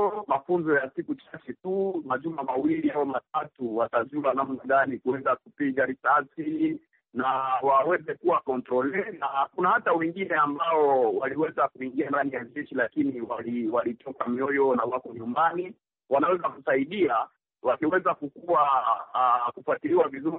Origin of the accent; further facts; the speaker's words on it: Beni, North Kivu, DR Congo; Mimi kama mbunge mstaafu ambaye natokea maeneo ya Beni